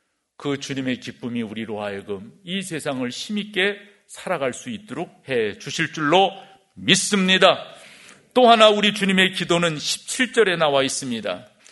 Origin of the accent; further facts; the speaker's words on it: Suwon, Gyeonggi Province, South Korea; 저는 젊은 시절, 청년 시절을 수원에서 컸는데요.